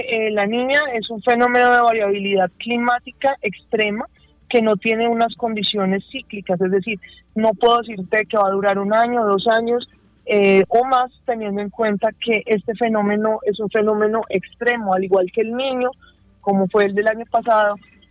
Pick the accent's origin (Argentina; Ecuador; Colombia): Colombia; esto refleja la calidad de vida de nosotros como colombianos